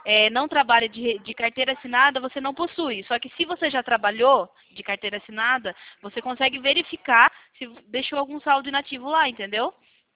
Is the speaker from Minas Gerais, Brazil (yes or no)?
no; Sorocaba, São Paulo, Brazil; Eu sou de Sorocaba.